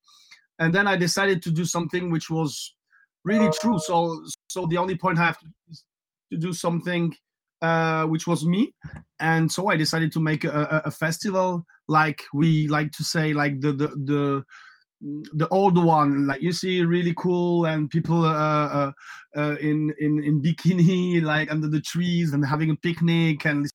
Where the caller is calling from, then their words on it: Occitania, France; I'm calling from south of France, the real south of France, between Montpellier and Toulouse.